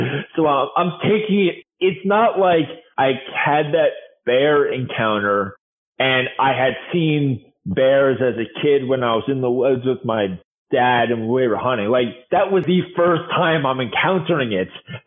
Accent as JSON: {"language": "English", "region": "Northeast", "country": "United States", "tie": "born or raised there", "said": "I think growing up in the Northeast and having the friends that I had, the mindset I had wasn't a normal person"}